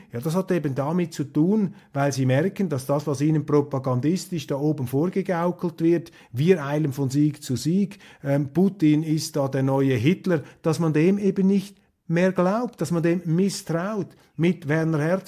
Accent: Switzerland; Als Schweizer, als bodenständiger Eidgenosse stehe ich solchen Überbauinstitutionen naturgemäß etwas kritisch gegenüber.

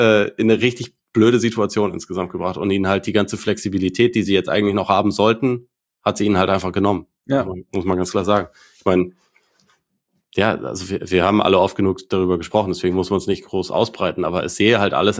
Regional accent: Bavaria, Germany

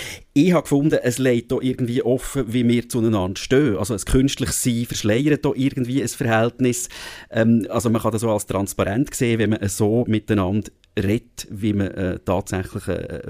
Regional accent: Bern, Switzerland; so eine On-Off-Beziehung, wo ich zu Zürich pflege als Berner.

